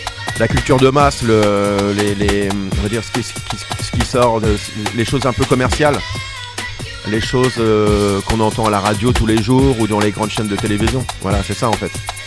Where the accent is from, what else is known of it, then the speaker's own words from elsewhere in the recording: Maubeuge, Hauts-de-France, France; tout a commencé dans mon quartier. Où j'ai grandi à Maubeuge, dans le quartier d'Épinette.